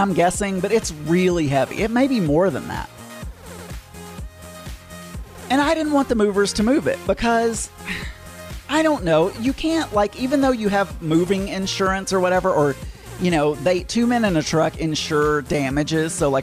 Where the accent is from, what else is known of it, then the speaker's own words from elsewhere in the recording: United States; which was not something I had ever really done as an American